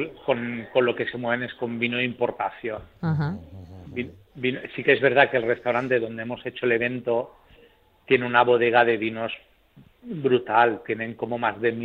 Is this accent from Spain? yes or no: yes; Valencian Community, Spain; Como buen valenciano ya sabéis la respuesta obligada.